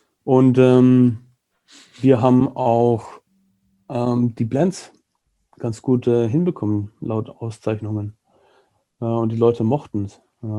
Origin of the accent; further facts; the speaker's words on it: Germany; also born or lived in Hong Kong; now in Altenburg, Germany; Als Deutscher mal was ganz Neues.